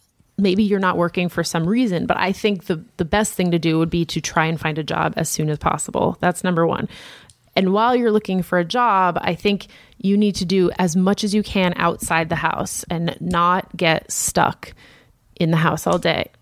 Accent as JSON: {"language": "English", "region": "Michigan", "country": "United States", "said": "We are from Michigan and neither of us have ever lived anywhere but here. This is where our friends and family are. It's our home."}